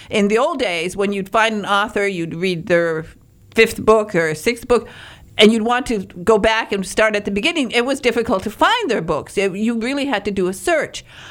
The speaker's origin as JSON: {"language": "English", "region": "Michigan", "country": "United States", "said": "Oh, yes. I'm from the Upper Peninsula. I'm a Youper."}